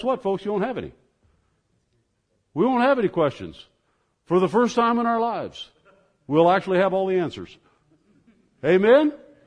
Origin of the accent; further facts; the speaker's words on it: Kansas, United States; I born and raised in Northeast Kansas, so I was not really a hippie, I was a hippie wannabe.